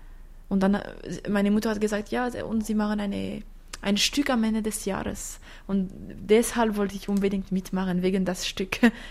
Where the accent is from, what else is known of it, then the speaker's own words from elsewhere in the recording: Jura, Switzerland; Ja, ich bin im Jura aufgewachsen, im Land.